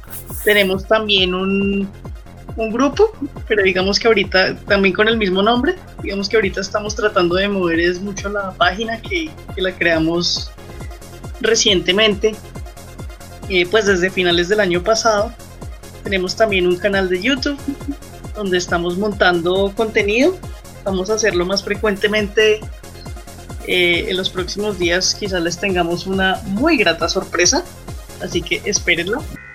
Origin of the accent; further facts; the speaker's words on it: Bogotá, Colombia; en su mayoría seguimos siendo bogotanas